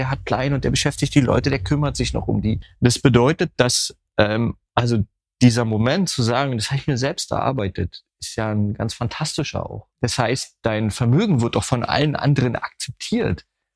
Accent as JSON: {"language": "German", "region": "Berlin", "country": "Germany", "said": "ich komme aus Köpenick dort"}